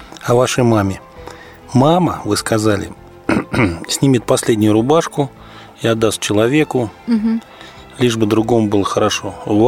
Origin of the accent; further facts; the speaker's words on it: Ryazan, Ryazan Oblast, Russia; вот я коренной рязанец, да, я родился здесь, очень долго жил, за исключением некоторых лет, когда служил вне города.